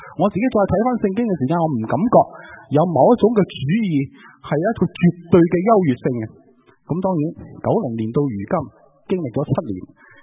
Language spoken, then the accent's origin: Cantonese; Hong Kong; 我自己在香港长大